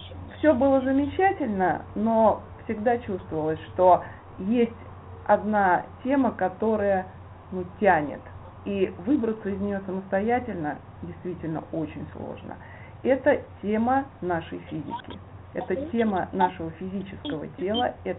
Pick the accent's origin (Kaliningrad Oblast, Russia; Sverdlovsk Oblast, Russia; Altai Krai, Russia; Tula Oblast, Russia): Tula Oblast, Russia; Tula; also born or lived in Moscow; я родилась в Москве, но прожила здесь буквально полтора или два года своего самого раннего младенчества, а начиная с 2 лет я живу в Туле.